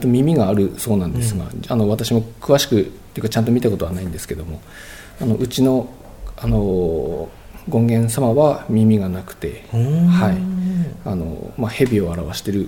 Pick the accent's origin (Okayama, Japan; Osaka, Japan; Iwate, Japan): Iwate, Japan; Ninohe; 元は大峰の、まあ、三内っていう地区に、